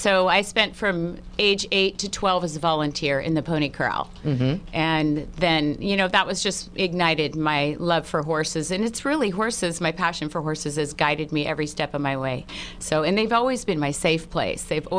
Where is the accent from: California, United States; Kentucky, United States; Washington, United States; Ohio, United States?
California, United States; Santa Rosa; I grew up on Sonoma Avenue, always had a passion for horses, didn't own horses. But at 8 years of age, I found my way up to Haworth Park in Santa Rosa